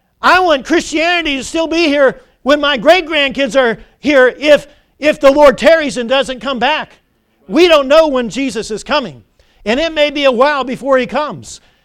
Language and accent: English; Irmo, South Carolina, United States; When I meet people in other places and they say, where are you from? I say Irmo, South Carolina. They look at me cross-eyed.